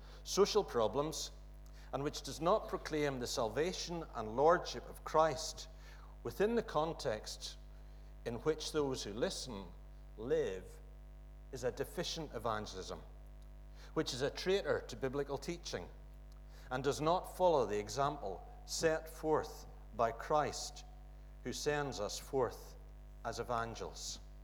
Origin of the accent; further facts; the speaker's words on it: Ireland; but I'm also an Irishman, and boy, it's pleasant to be an Irish rugby fan just at the moment.